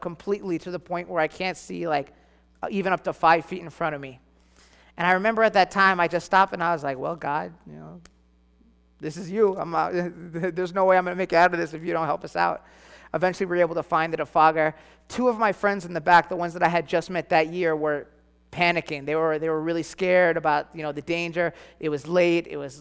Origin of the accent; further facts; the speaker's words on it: New York, United States; now in Arizona, United States; I'm originally from New York. I don't know what you guys sing here in Arizona, so.